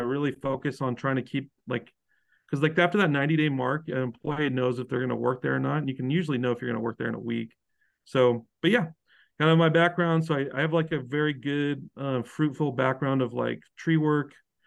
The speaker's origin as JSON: {"language": "English", "town": "Redding", "region": "California", "country": "United States", "tie": "born or raised there", "said": "So I grew up in Redding, California, where I am now."}